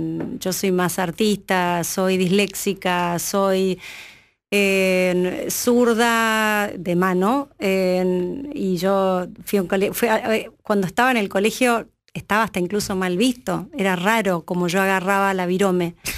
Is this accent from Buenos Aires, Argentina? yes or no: yes; Buenos Aires, Argentina; born there; Nací en Buenos Aires.